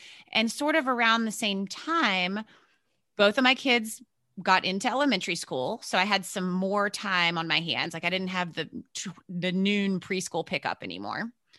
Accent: Virginia, United States; also born or lived in New York City; I grew up in Virginia, so Southern, but not way down South. And I spent about 15 to 20 years in the New York City area, including Manhattan. And then I have now relocated back to Virginia.

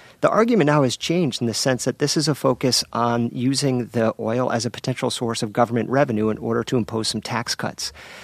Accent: Connecticut, United States; about half the size of my home state of Connecticut.

